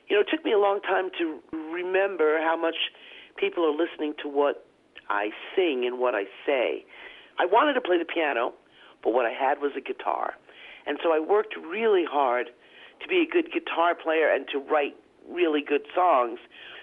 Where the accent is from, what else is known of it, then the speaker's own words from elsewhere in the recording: Bronx, New York, United States; also born or lived in Brooklyn; now in Ossining, United States; I was born in Brooklyn. I'm a first-generation American. I grew up in the Bronx.